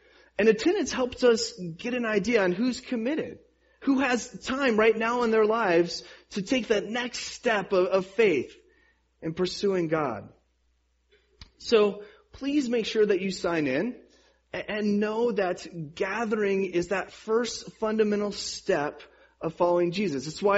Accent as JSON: {"language": "English", "region": "the South", "country": "United States", "tie": "born or raised there", "said": "Because growing up in the South, if there's a snowflake in the air, people are way too afraid to come to church."}